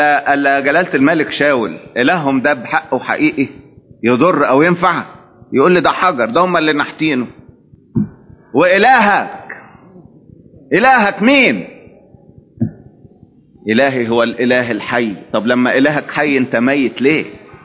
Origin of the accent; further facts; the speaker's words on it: Egypt; عندنا في مصر تلقى الخلافات بين الكنائس وبعضها شغالة على ودنه